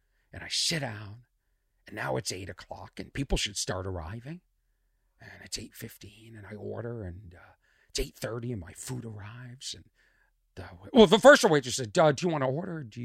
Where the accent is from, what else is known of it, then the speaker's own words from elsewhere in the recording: Massachusetts, United States; accent: Boston; There's my Boston accent.